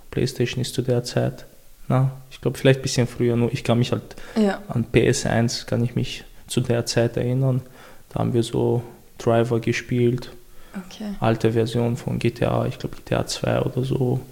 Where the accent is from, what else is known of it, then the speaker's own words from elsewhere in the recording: Chechnya, Russia; first language Chechen; German is a second language; Ich spreche meine Muttersprache fließend, ich spreche Deutsch fließend, ich spreche Englisch fließend.